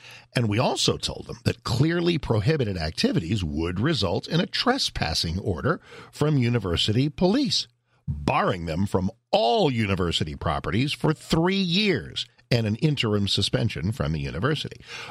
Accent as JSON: {"language": "English", "region": "Washington, D.C. area", "country": "United States", "tie": "born or raised there", "also_born_or_lived": "San Antonio, Texas", "said": "You know, I was born in San Antonio. Thank you, U.S. military. Got to live in a lot of interesting places. Grew up in the suburbs of Washington, D.C."}